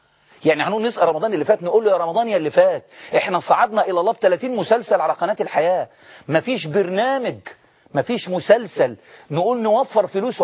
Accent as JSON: {"language": "Arabic", "country": "Egypt", "said": "احنا مصريين"}